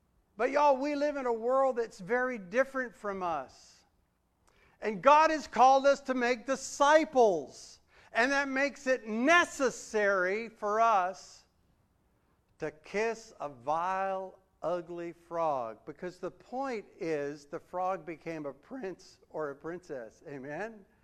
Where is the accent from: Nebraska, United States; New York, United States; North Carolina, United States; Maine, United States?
Maine, United States; Ogunquit; A Baptist church that I was raised in Ogunquit, Maine, they had a summer outreach program